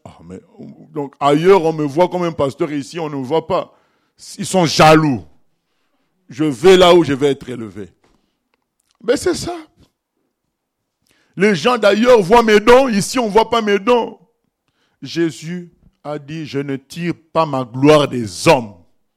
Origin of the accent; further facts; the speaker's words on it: Nigeria; Non, moi, je viens du Nigeria.